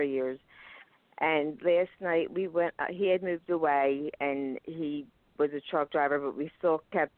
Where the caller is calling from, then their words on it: Pennsylvania, United States; I'm from Pennsylvania.